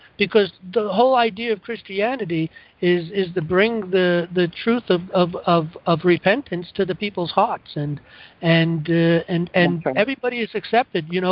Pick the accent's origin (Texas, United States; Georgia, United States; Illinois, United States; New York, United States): New York, United States; Us New York, me as a New Yorker, I've always heard that.